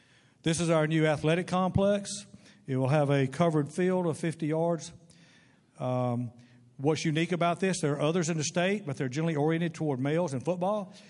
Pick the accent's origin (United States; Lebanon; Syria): United States; Mobile, Alabama; I tell folks, it's funny, I grew up in Mobile, and in Mobile, anything worth doing had to have a ball included.